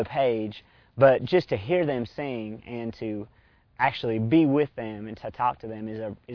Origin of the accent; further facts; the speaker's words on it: Utah, United States; I grew up in Utah.